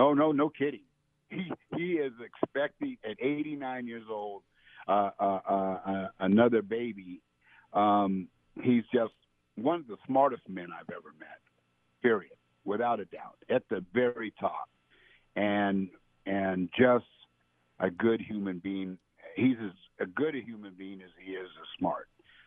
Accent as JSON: {"language": "English", "town": "San Jose", "region": "California", "country": "United States", "tie": "born or raised there", "said": "I grew up in two places. I grew up in Glenda, California, in my teen years, and lived on the ranch, and then I came back off the ranch and came back into San Jose"}